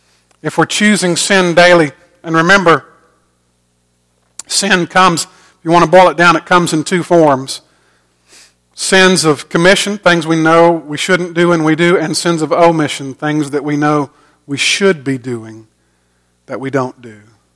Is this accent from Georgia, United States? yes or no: yes; Augusta, Georgia, United States; I grew up in Augusta, and we would go a few times a year all the way across the state.